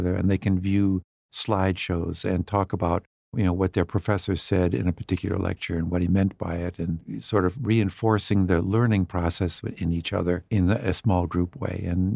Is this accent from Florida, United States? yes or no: no; Michigan, United States; When I was still growing up in Michigan, we went to the library regularly.